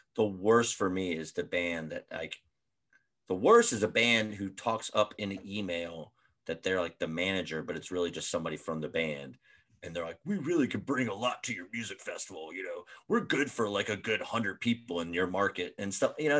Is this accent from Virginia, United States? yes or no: yes; Virginia, United States; also born or lived in Florida; I think it's just for me growing up in Virginia and like loving certain types of hardcore